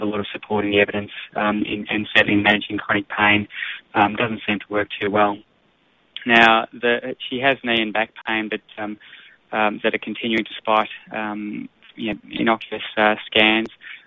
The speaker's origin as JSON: {"language": "English", "town": "Sydney", "region": "New South Wales", "country": "Australia", "tie": "born or raised there", "moved": "as an adult", "lives_now": "Melbourne, Australia", "said": "I'm actually based in Melbourne, not Sydney, although I was born and bred in Sydney and lived there for the first 20-something years of my life."}